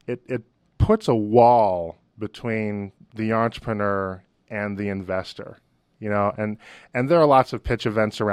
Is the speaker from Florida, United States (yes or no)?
no; Boston, Massachusetts, United States; And I grew up in Boston, by the way.